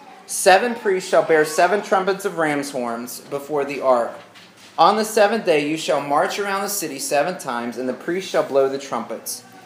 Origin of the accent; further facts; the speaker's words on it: Arkansas, United States; accent: southern; I think my southern slang gets a little mixed up, so I'll spell them out. We're going to see how I was raised in Arkansas.